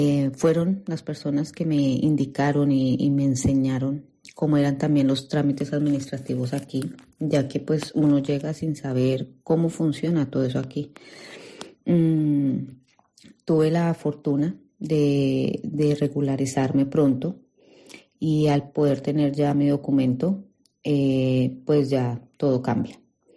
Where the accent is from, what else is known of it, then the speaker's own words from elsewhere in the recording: Bogotá, Colombia; moved away as an adult; now in Spain; tengo 44 años, soy de Bogotá, Colombia. Llegué a España en agosto del 2021.